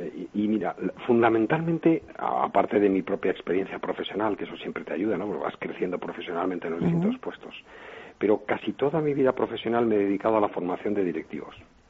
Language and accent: Spanish; Spain; Yo que en mi equipo soy el único español